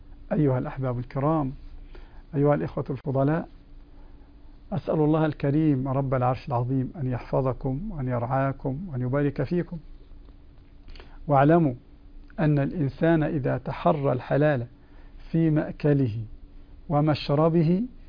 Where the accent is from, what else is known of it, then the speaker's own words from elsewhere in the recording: Egypt; وهذا التورق ما يسميه العامة عندنا في مصر حرق السلعة